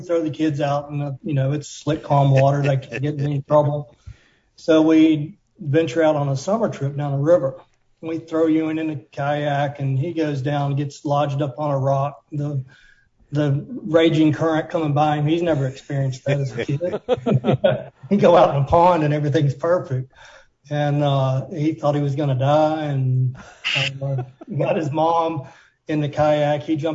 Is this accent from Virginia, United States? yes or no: yes; Abingdon, Virginia, United States; Southwest Virginia in Abingdon.